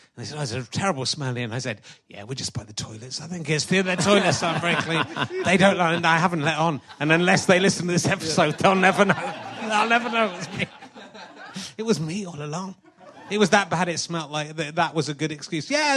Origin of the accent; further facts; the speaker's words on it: Yorkshire and the Humber, United Kingdom; born there; Well, I was born in Yorkshire